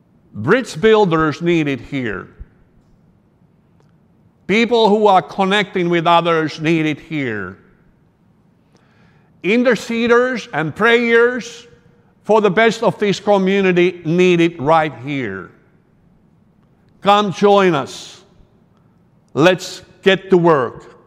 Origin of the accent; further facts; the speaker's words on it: Finland; I come from Finland. I don't know if you knew it. I'm from Finland, but I am not from around here. So it's a land of tens of thousands of lakes. In Finland, we have over 100,000 inland lakes.